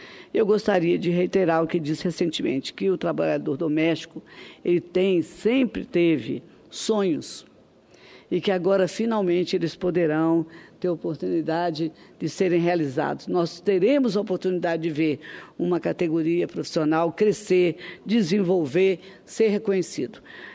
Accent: Brazil; refletir sobre a situação atual como brasileira que sou.

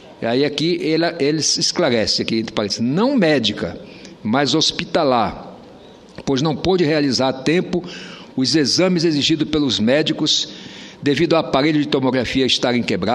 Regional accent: Roraima, Brazil; born there; porque eu não sou um senador por Roraima, eu sou um senador de Roraima, porque nasci lá

